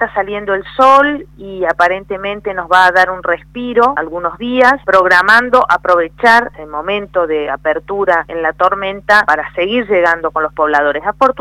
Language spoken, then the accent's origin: Spanish; Bariloche, Río Negro, Argentina; born there; Yo nací en Bariloche, así que conozco del tiempo de las nevadas grandes y además además vivo allá